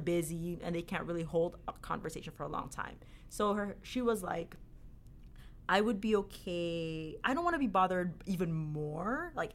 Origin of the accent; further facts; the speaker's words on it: Philippines; I'm 100% Filipino that grew up and was born and raised in the Philippines.